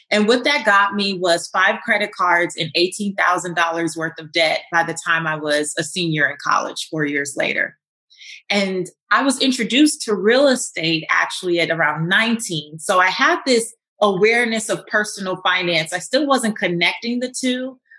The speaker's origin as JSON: {"language": "English", "town": "Los Angeles", "region": "California", "country": "United States", "said": "I'm from Leimert Park, South Central Los Angeles, where I didn't grow up with seeing people with fancy cars or big houses"}